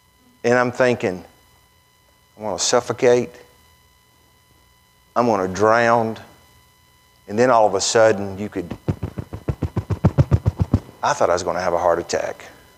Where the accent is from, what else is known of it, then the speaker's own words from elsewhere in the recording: Tennessee, United States; And I'm thinking, boy, I'm from Tennessee. I've heard those stories.